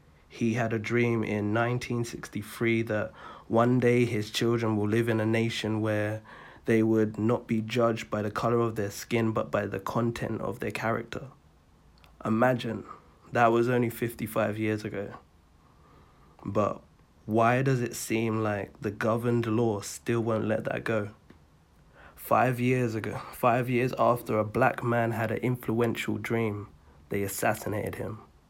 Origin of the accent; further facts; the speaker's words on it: United Kingdom; born there; I am a British-born Afro-Caribbean.